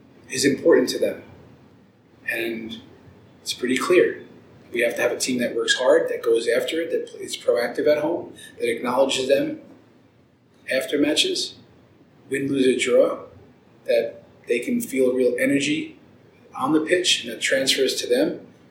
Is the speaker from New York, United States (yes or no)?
yes; Bronx, New York, United States; born there; But I was born in the Bronx. My dad was a diehard Yankees fan.